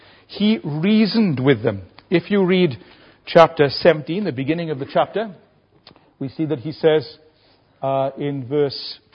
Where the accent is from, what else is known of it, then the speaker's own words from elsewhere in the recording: Merthyr Tydfil, Wales, United Kingdom; perhaps when I was growing up in Merthyr Tydfil